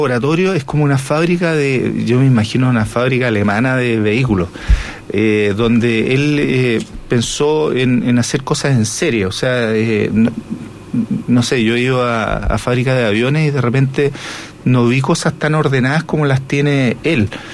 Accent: Chile; como chileno, básicamente, o como extranjero

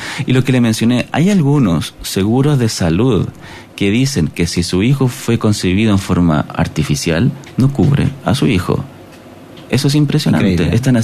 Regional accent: Chile

